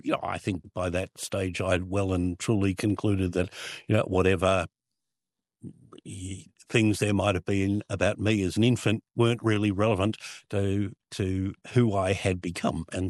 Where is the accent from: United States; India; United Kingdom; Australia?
Australia; So I rang up and I said, hello … from Australia.